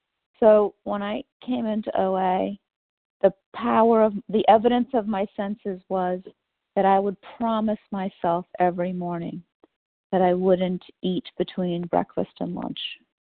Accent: New Orleans, Louisiana, United States; I'm just so excited to tell you that I was from New Orleans and to thank people.

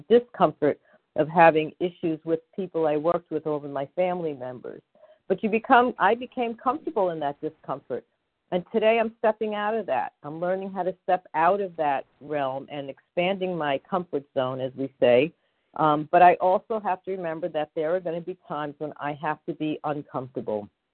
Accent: New York, United States; I'm from New York, and so I use humor and I use sarcasm to deflect

